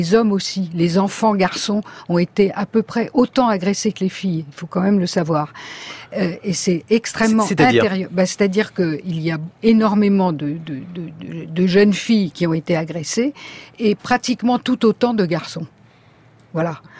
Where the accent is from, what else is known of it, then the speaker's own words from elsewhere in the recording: France; Voilà, très, très discuté chez nous.